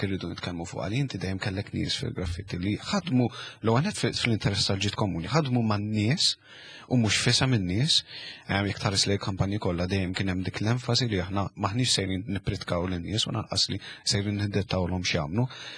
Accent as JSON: {"language": "Maltese", "town": "Pembroke", "region": "Northern Region", "country": "Malta", "said": "jien minn Pembroke, jien resident ta' Pembroke"}